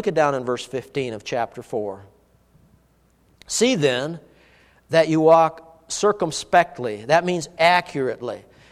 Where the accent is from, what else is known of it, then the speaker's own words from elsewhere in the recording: Virginia, Minnesota, United States; born there; where I was born in Virginia, Minnesota.